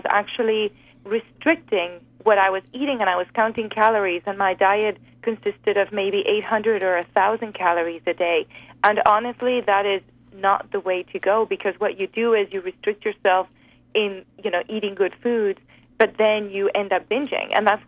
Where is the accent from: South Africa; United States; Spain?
Spain; moved away; Well, you know, growing up in Spain, I grew up on the Mediterranean diet and I never had a problem with weight.